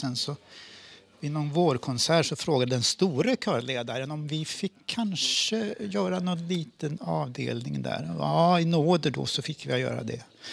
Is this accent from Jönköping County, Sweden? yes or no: no; Vänersborg, Västra Götaland County, Sweden; Vänersborg har vi varit i min hemstad